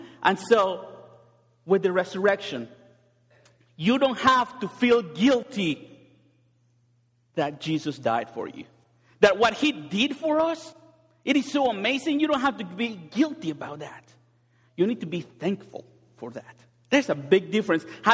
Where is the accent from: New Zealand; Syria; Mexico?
Mexico; I grew up in Mexico